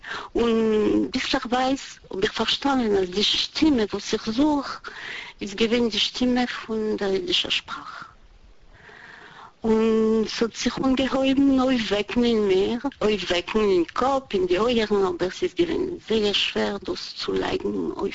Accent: Paris, Île-de-France, France; born there; German is a second language; Ich bin geboren geworden in Paris

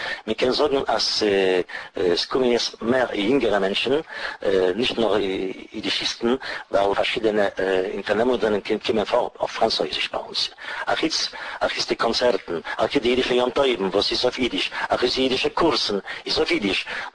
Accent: Russia; born there; German is a second language; Ich bin geboren in Russland.

